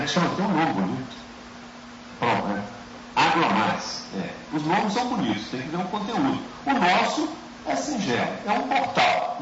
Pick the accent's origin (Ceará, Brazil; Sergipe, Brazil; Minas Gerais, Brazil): Minas Gerais, Brazil; Nós todos somos mineiros e mineiras